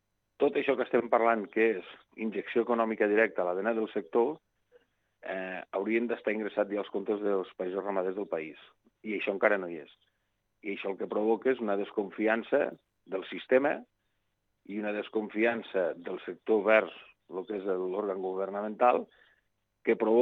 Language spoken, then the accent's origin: Catalan; Catalonia, Spain; aquí a Catalunya, penseu els que som de Lleida